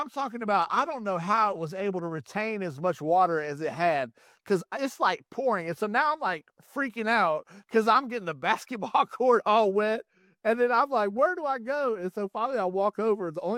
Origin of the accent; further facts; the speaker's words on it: North Carolina, United States; now in Texas, United States; I grew up in North Carolina, live in Texas.